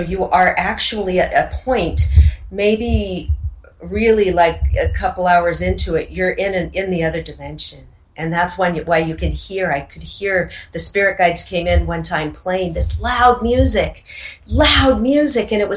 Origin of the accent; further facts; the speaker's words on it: Seattle, Washington, United States; And growing up in Seattle, there's a lot of Native American culture there, the totem poles, and we'd go to salmon bakes and see the Indians